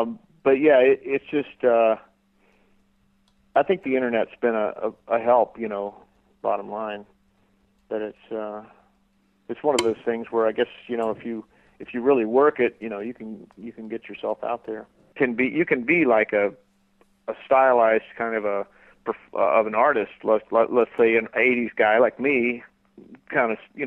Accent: Florida, United States; It took about my childhood growing up in Florida, and about what it was like, what it feels like to be, you know, in the rain and all that down there.

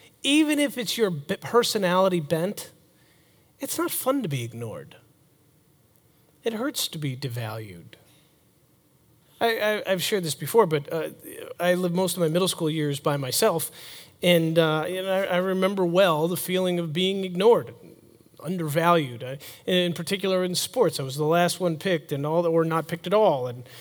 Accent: Buffalo, New York, United States; I grew up in Buffalo, so snow was not a problem.

